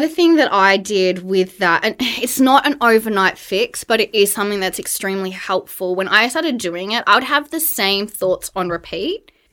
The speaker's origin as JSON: {"language": "English", "country": "Australia", "tie": "born or raised there", "lives_now": "United Kingdom", "said": "I grew up in Australia, I live in the UK now."}